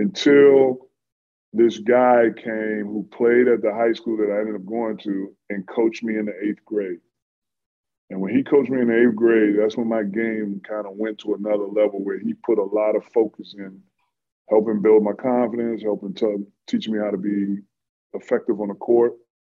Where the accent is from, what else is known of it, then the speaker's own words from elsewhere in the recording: Washington, District of Columbia, United States; So I grew up in Washington, D.C., and my parents moved to, after I was born, probably about 8 months after I was born, they moved right out into PG County, the famed PG County in Maryland